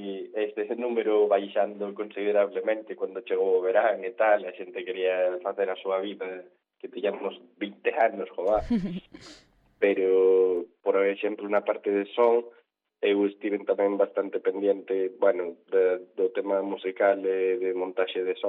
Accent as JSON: {"language": "Galician", "town": "Ourense", "region": "Galicia", "country": "Spain", "said": "eu son de Ourense, estaba estudiando ali na Coruña"}